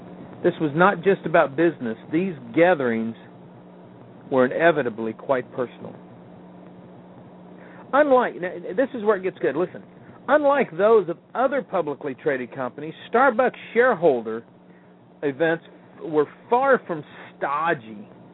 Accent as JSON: {"language": "English", "region": "Missouri", "country": "United States", "tie": "born or raised there", "said": "And I know in my home state of Missouri, Poplar Bluff, a town that's on a river, had to be evacuated"}